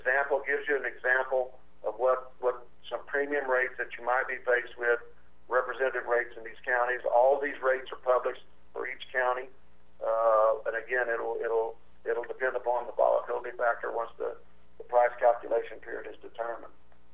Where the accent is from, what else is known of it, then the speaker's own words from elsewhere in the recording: Louisiana, United States; I'm originally from Louisiana.